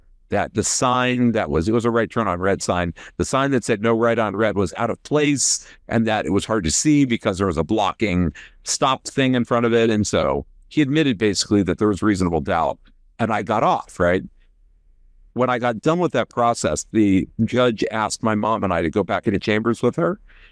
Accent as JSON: {"language": "English", "town": "Dayton", "region": "Ohio", "country": "United States", "tie": "born or raised there", "said": "I grew up in Dayton, Ohio, for the most part. I went to high school in Dayton, Ohio."}